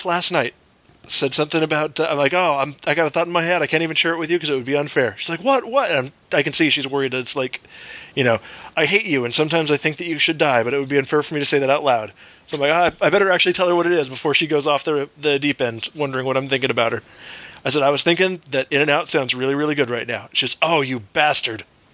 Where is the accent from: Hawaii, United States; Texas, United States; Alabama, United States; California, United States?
California, United States; San Diego; I love San Diego. I'm from San Diego.